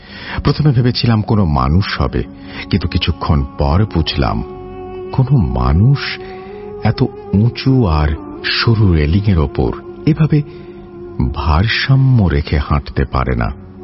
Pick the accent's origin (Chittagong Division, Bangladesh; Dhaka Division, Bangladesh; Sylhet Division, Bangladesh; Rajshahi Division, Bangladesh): Chittagong Division, Bangladesh; Matiranga; আমার বাড়ি খাগড়াছড়ি পার্বত্য জেলার মাটিরাঙ্গা উপজেলার মাটিরাঙ্গা পৌরসভার একটি গ্রামে।